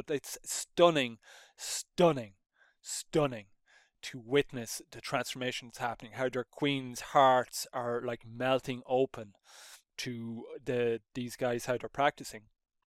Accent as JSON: {"language": "English", "country": "Ireland", "tie": "born or raised there", "said": "growing up in Roman Catholic Ireland, I just didn't get any inspiration from the teachings of Jesus."}